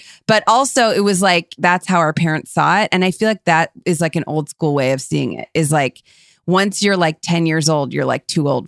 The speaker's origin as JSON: {"language": "English", "region": "Ohio", "country": "United States", "said": "Okay, we're from right outside of Cleveland."}